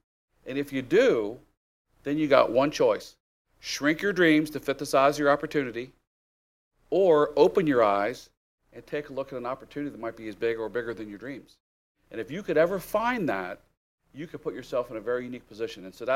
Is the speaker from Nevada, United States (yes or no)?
no; Ohio, United States; I'm from Ohio originally, and so I put some guys in my car and drove them from Cincinnati down to Atlanta.